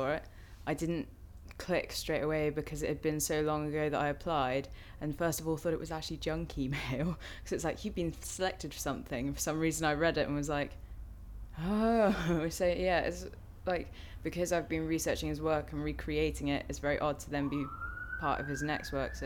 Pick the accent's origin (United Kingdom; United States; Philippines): United Kingdom; South West England; I'm 19, and I'm from Gloucestershire.